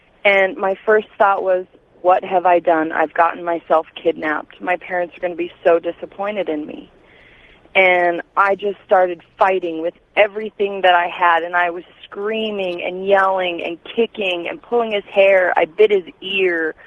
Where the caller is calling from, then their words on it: Fairbanks, Alaska, United States; I'm calling from Fairbanks, Alaska.